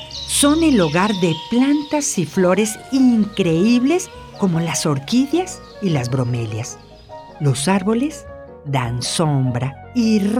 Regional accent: San Pablo Etla, Oaxaca, Mexico; de San Pablo Etla.

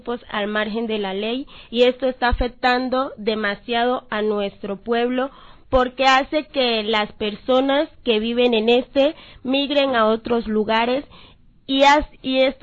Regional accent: El Charco, Nariño, Colombia; Soy del municipio del Charco, Nariño.

